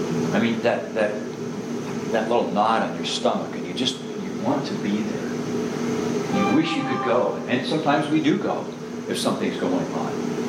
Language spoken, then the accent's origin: English; Iowa, United States; But I'm from Iowa. I was raised in Iowa. My first church was in Iowa. Our families are in Iowa